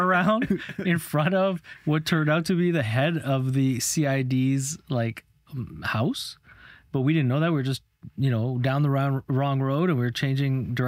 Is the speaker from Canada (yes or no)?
yes; Canada; okay, guys, we're all students from Canada, right?